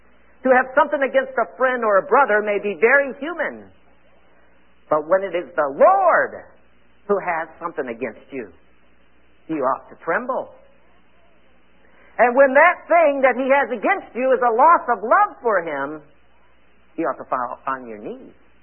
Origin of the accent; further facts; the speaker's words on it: Michigan, United States; I came home from, I grew up in Michigan, the assembly we were in had children's meetings on Monday evening.